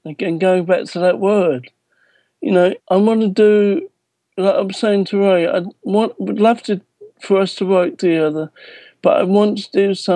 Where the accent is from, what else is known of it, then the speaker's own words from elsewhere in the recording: London, United Kingdom; place called The Barbican on April the 11th. And I'm really, really excited about that, playing in my hometown. And not actually far from where my family grew up.